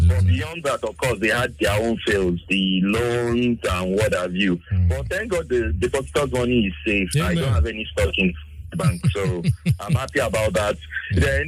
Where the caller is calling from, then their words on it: Ayobo, Lagos, Nigeria; I'm calling from Ayobo right now.